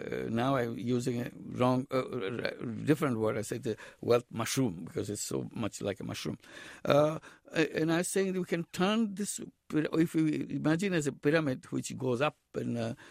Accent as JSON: {"language": "English", "country": "Bangladesh", "said": "I'm coming from Bangladesh. It's a Muslim country"}